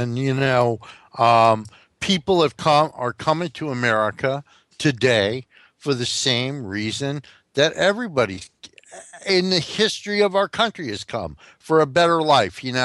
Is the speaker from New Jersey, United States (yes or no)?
yes; New Jersey, United States; You know, my home state of New Jersey had people like Millicent Fenwick.